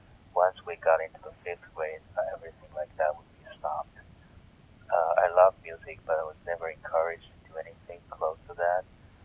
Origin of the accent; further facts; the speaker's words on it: Taiwan; English is a second language; moved away as an adult; I grew up in Taiwan until I was 23, then I never left the country. It was a very conservative place, very anti-communist, kind of enclosed environment.